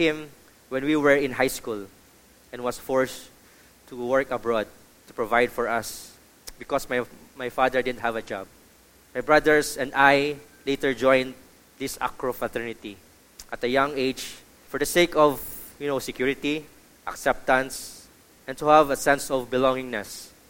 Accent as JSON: {"language": "English", "town": "Manila", "region": "Metro Manila", "country": "Philippines", "tie": "born or raised there", "also_born_or_lived": "Cebu", "said": "I am the eldest of four children. I was born in Cebu but grew up in Manila."}